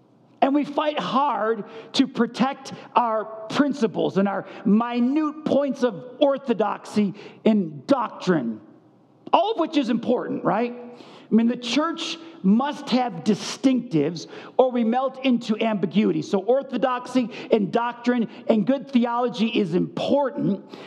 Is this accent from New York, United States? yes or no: yes; Buffalo, New York, United States; I grew up in Buffalo, New York, 18 winters. Imagine 18 Buffalo winters.